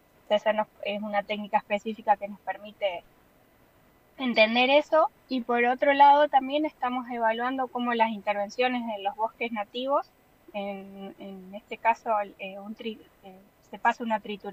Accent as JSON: {"language": "Spanish", "town": "Santa Rosa", "region": "La Pampa", "country": "Argentina", "said": "De Santa Rosa."}